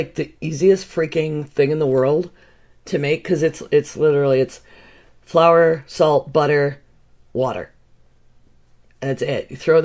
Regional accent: Buffalo, New York, United States; I have a good ice, you know, snow brush, because I'm from Buffalo.

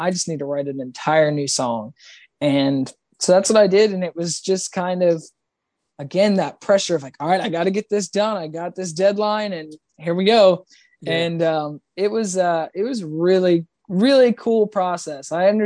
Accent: Massachusetts, United States; born there; Originally, I was born in Massachusetts.

